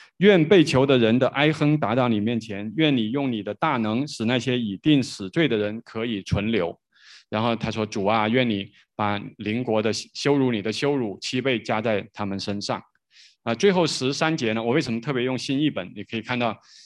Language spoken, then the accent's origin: Chinese; China; 可是什么时候我们中国人能够敬畏神，我们 中国人能够成为一个信神的民族，我们中国人能够出一位诗人